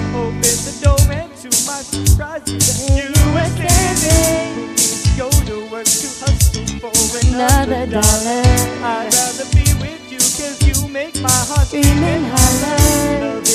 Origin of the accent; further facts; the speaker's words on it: Philippines; I'm Filipino, this is normal for me.